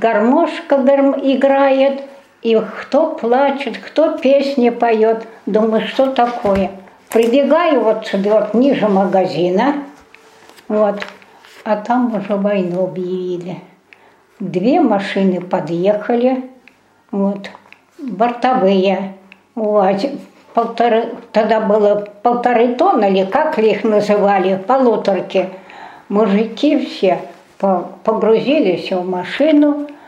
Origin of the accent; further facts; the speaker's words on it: Stupishino, Russia; born there; Я родилась в селе Ступишино, вот, Тижинского района, в 1926 году, 14 апреля.